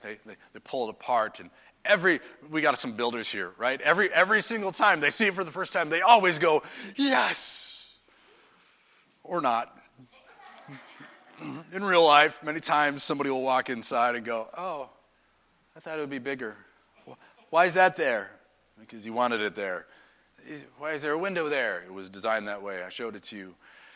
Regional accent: North Dakota, United States; also born or lived in Minnesota; I'm from North Dakota. Yeah. And then I lived in Minnesota for 5 years.

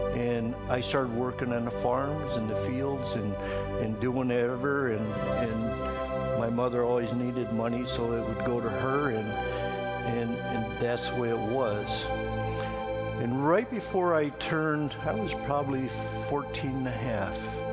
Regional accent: Sioux Falls, South Dakota, United States; if folks don't know me, I'm from Sioux Falls.

